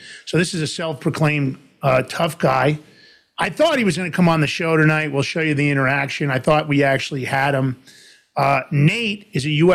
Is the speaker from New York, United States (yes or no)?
yes; Bronx, New York, United States; also born or lived in White Plains; when I was a boy growing up in the Bronx. Later on, I moved to White Plains.